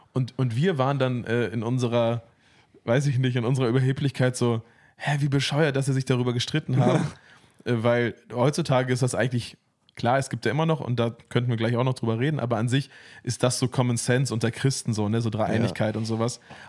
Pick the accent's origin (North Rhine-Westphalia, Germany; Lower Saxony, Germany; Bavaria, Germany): North Rhine-Westphalia, Germany; Bielefeld; ich komme aus Bielefeld.